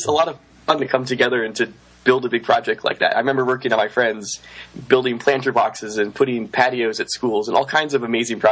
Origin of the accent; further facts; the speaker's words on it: Las Vegas, Nevada, United States; So I grew up in Las Vegas, Nevada, and I got involved with scouting kind of late in the game compared to most people.